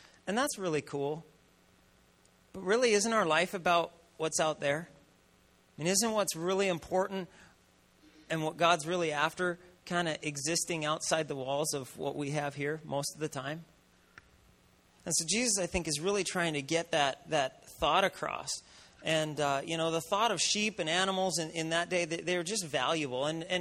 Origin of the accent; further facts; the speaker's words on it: Minnesota, United States; I'm a redneck from Minnesota. So I grew up, you know, doing all this kind of stuff and shooting arrows and shooting guns and shooting animals.